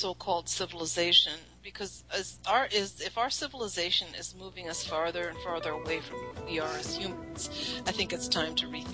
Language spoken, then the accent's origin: English; Midwest, United States; I grew up in the Midwest, where almost everybody had a gun when I grew up, but people also used to hunt.